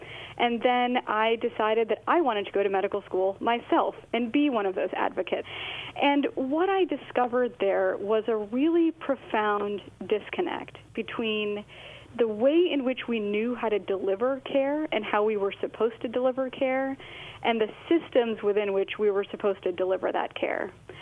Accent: Eau Claire, Wisconsin, United States; So I grew up in Eau Claire, Wisconsin, which is a small town in the Midwest, and my parents immigrated from India.

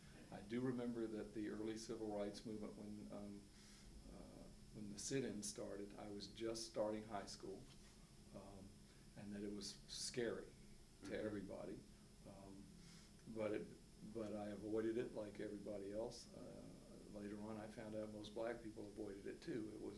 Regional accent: Atlanta, Georgia, United States; Well, I was born in January 14th, 47, mm-hmm. I'm 63, mm-hmm. In Atlanta. So I grew up in Atlanta, Dr. King's hometown.

